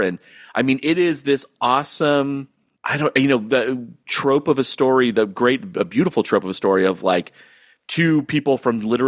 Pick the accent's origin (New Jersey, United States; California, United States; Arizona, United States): Arizona, United States; Phoenix; I am from Phoenix, Arizona